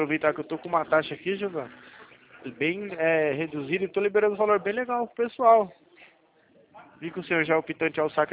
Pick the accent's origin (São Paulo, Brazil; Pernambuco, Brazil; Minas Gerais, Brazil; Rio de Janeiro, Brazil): São Paulo, Brazil; Leme; Eu sou aqui de Leme, São Paulo